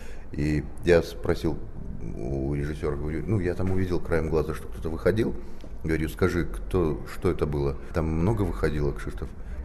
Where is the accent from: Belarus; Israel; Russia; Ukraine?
Belarus; accent: Belarusian; я говорю и с акцентом, понятное же дело, с белорусским.